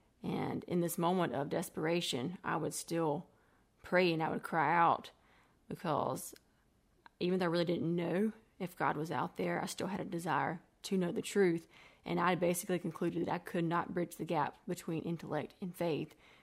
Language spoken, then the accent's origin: English; Brookhaven, Mississippi, United States; I've been in Hattiesburg for about a little over 2.5 years. I'm originally from Brookhaven, Mississippi. I grew up in a great Christian family.